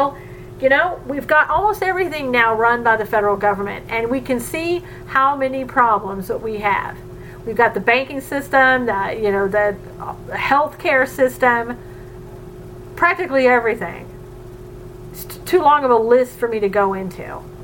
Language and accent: English; the South, United States; I grew up in the South during the 60s when Martin Luther King was alive.